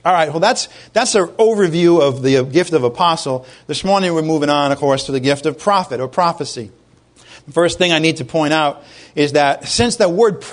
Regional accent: Providence, Rhode Island, United States; I don't want to do this little Italian expression I learned growing up in Providence.

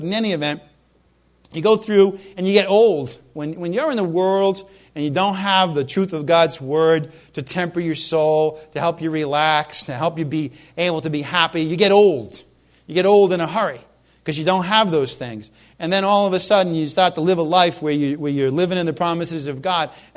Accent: Rhode Island, United States; born there; I always think I was born in Rhode Island, and they have these things in Newport, the Newport mansions.

